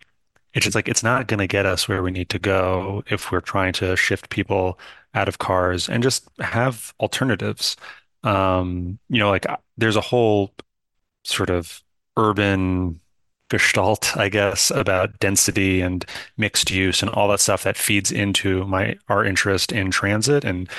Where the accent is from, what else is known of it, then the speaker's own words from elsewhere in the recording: New York, United States; So I'm a New Yorker